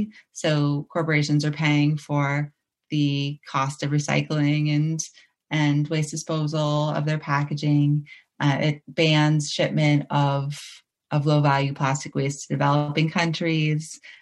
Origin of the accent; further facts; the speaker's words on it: San Francisco, California, United States; now in New York City, United States; I'm from San Francisco originally